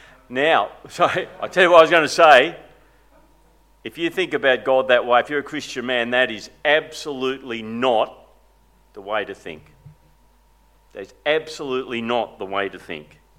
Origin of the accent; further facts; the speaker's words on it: Grafton, New South Wales, Australia; I grew up in Grafton, which is a pretty little town, almost an hour's drive from the coast on the beautiful Clarence River. It's about an hour north of Coffs Harbour, up north.